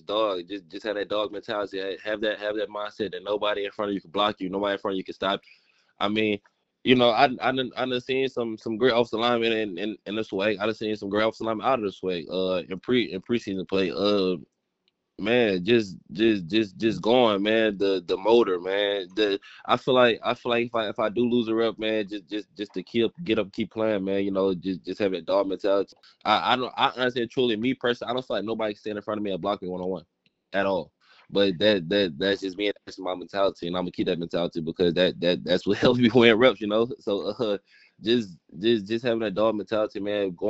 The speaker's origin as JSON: {"language": "English", "region": "Louisiana", "country": "United States", "tie": "born or raised there", "said": "Fun fact, I'm not originally from Louisiana, but I moved to Louisiana when I was 11."}